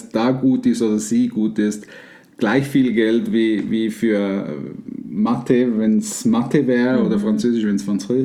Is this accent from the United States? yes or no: no; Switzerland; das wäre bei uns in der Schweiz nicht so toll